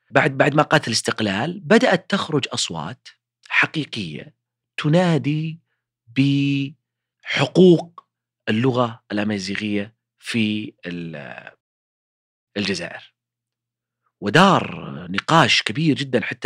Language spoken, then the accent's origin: Arabic; Saudi Arabia; المملكة عندنا في المملكة العربية السعودية